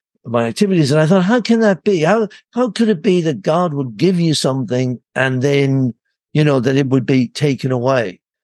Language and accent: English; Ireland; born there; I was born in Ireland